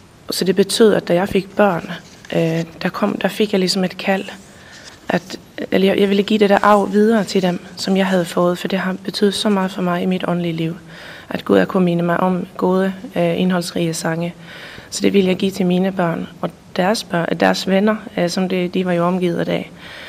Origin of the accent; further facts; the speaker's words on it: Sweden; now in Herning, Denmark; og jeg er svensker, har boet i Danmark i 14 år, og bor nu i Herning, og det har vi gjort 10 år tilbage, da jeg har en dansk mand